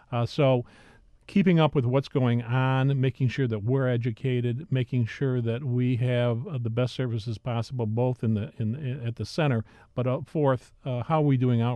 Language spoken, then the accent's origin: English; Syracuse, New York, United States; I'm formerly from Syracuse. I have to tell you that even when I was in Syracuse, I heard about this thing.